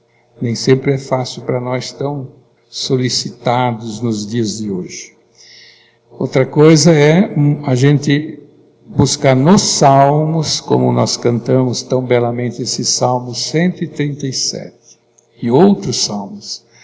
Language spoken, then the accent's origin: Portuguese; Brazil; E como brasileiros, com o nosso jeitinho, né?